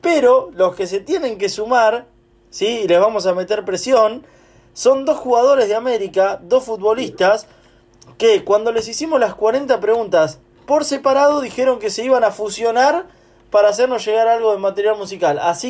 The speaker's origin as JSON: {"language": "Spanish", "town": "González Moreno", "region": "Buenos Aires Province", "country": "Argentina", "tie": "born or raised there", "said": "Social de González Moreno, Tincho, nos vamos hasta la localidad, hasta mi pueblo, para hablar con el presidente de Social"}